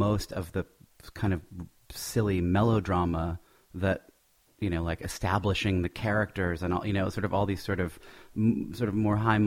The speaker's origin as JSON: {"language": "English", "town": "Los Angeles", "region": "California", "country": "United States", "said": "and I'm from Los Angeles, so the prospect of seeing it destroyed by actual fire was very pleasing."}